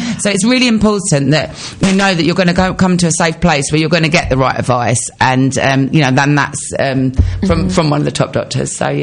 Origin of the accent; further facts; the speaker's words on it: East of England, United Kingdom; We're from Essex, so come on, we're going to bring the fun, right?